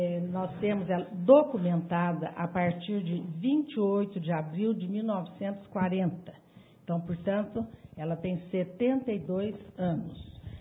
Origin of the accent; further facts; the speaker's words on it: Guaxupé, Minas Gerais, Brazil; Eu sou daqui, nasci em Guaxupé, fui criada aqui, aqui sempre trabalhei até aposentar.